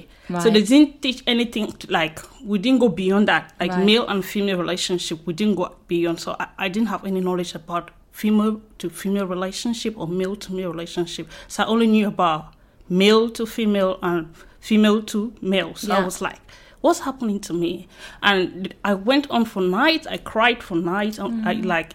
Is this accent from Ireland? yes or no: no; Cameroon; from Cameroon.